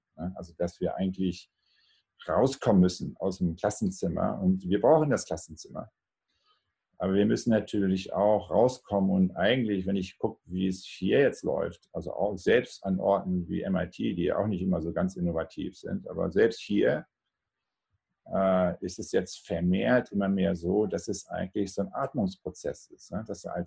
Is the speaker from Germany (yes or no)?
yes; Schleswig-Holstein, Germany; born there; Ich bin nämlich geboren auf dem Bauernhof, nicht so weit weg von Hamburg, ein bisschen 40 Kilometer nördlich von Hamburg.